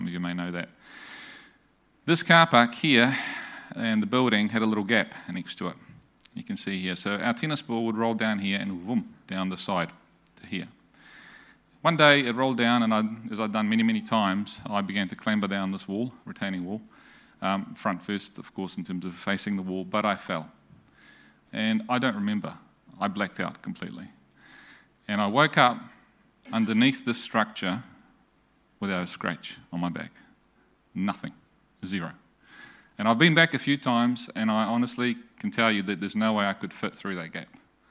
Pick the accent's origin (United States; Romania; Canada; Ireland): Romania; So I grew up in Romania